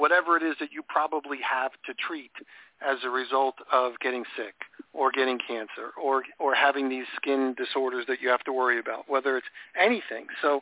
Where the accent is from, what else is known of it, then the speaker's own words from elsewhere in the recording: New York, United States; when I grew up in New York, that doesn't matter. My dad used to have a boat. It was on a saltwater canal on Long Island.